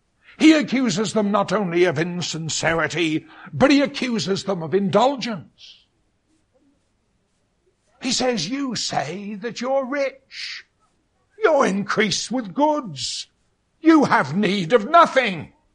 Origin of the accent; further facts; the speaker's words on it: England, United Kingdom; as far as an Englishman is concerned